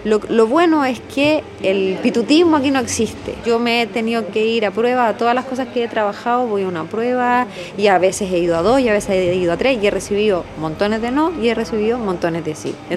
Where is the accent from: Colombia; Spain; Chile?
Chile; moved away as an adult; Primero yo empecé la carrera en Chile, porque bueno, soy chilena, viví ahí, pero después di el salto aquí